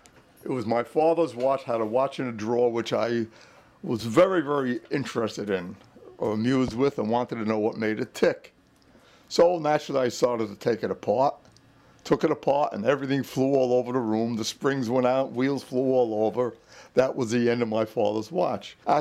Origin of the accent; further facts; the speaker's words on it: Brooklyn, New York, United States; born there; I was born in Brooklyn in 1925, on November 7th. In fact, today's my birthday. I just turned 82.